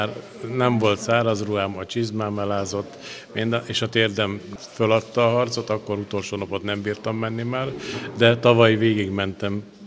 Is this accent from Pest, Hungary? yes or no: yes; Kosd, Pest, Hungary; Vác mellől egy kis faluból, Kozdról.